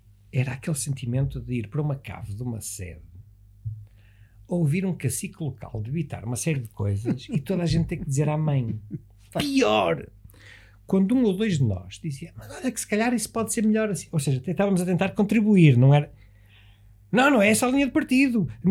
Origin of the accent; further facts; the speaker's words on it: Porto, Norte, Portugal; mas lembra-te que eu vinha do Porto